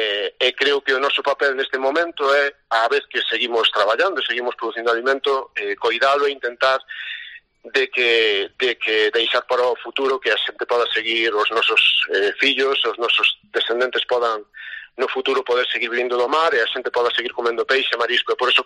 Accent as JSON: {"language": "Galician", "town": "Porto do Son", "region": "Galicia", "country": "Spain", "tie": "born or raised there", "said": "eu a verdade é que son dunha pequena parroquia de Porto do Son, de Queiruga, vivín sempre no medio de mariñeiros, meus bisavós eran mariñeiros, meus avós, meu pai"}